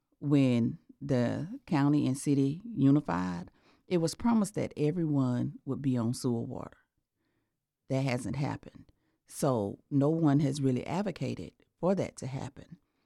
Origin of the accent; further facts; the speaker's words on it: Athens, Georgia, United States; I'm originally from Athens, born and raised here in Athens, Georgia, and I moved over to District 3 approximately 22 years ago.